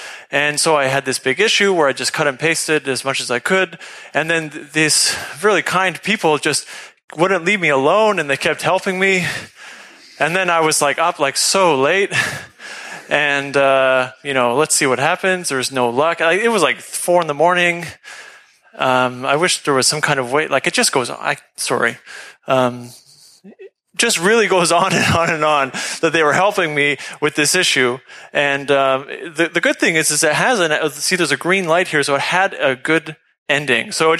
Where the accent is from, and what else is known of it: Canada